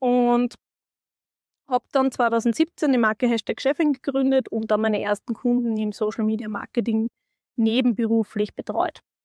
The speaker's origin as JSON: {"language": "German", "country": "Austria", "said": "aber da waren wir alle auf Xing bei uns in Österreich. Ja? Also das ist so die Zeit, wo ich herkomme"}